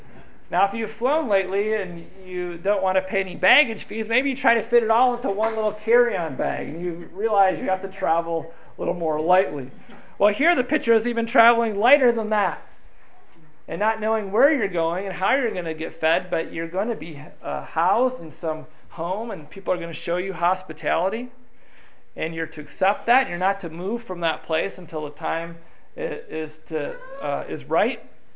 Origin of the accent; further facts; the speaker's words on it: United States; being Caucasian American, going into a Ugandan village, was a little bit daunting.